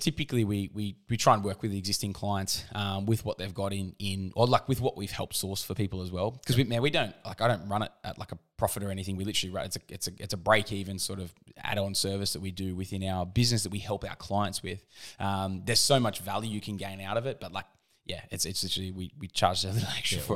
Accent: Australia; I'm an Aussie.

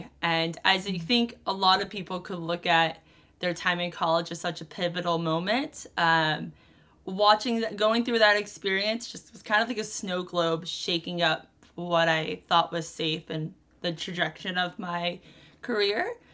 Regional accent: the South, United States; I was a pretty passionate horseback rider growing up in the South.

